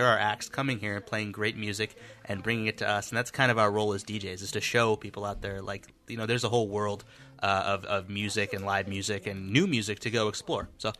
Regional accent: Palolo, Hawaii, United States; Oh, that's basically my hood. I'm from Palolo, but that's where I hang out.

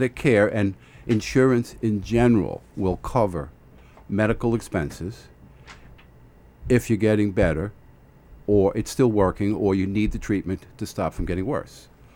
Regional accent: Bay Shore, New York, United States; Local boy, I grew up in Bayshore, Long Island.

